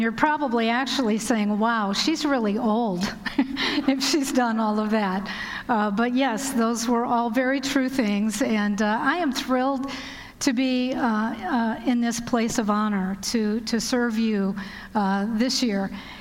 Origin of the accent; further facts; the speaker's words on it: Walled Lake, Michigan, United States; I am from that little place not far from Detroit called Walled Lake, and so I grew u